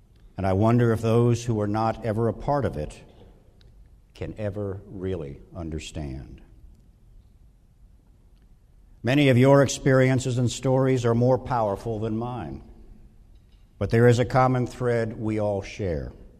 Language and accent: English; the South, United States; I am not a Midwesterner by birth. I am, in fact, a son of the South, though the accent has long since left me.